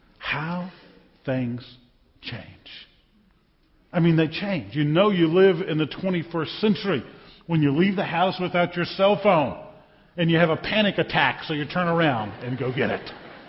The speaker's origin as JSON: {"language": "English", "town": "New Orleans", "region": "Louisiana", "country": "United States", "tie": "born or raised there", "said": "I grew up in New Orleans, went to Mardi Gras parades all the time."}